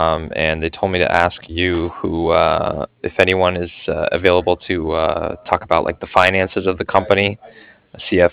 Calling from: Cardiff, Wales, United Kingdom; I was calling from Cardiff

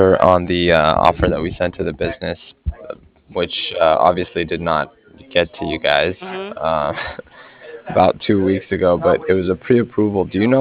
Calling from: Cardiff, Wales, United Kingdom

